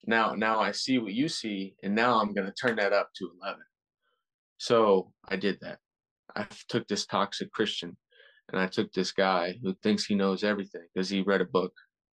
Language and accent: English; Texas, United States; I'm coming from Texas.